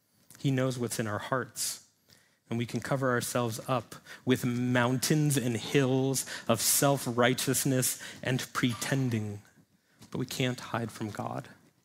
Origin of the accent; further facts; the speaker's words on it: New York City, New York, United States; there were delis, multiple delis within walking distance because I grew up in New York City.